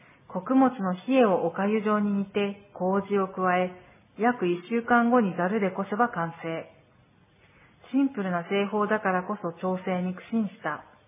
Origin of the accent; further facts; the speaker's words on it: Shimizu, Hokkaido, Japan; 私の地元は北海道の十勝清水町というところで